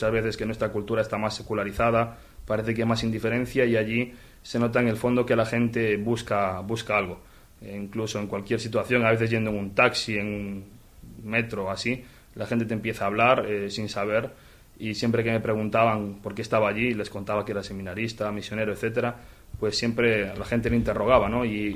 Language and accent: Spanish; Spain; soy el único español que queda en nuestro seminario.